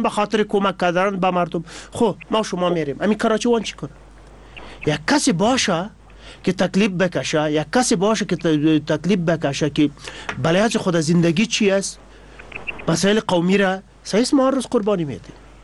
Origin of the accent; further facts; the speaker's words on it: Afghanistan; ما همه افغان هستیم، یک ملت هستیم، مسلمان هستیم و انسان هستیم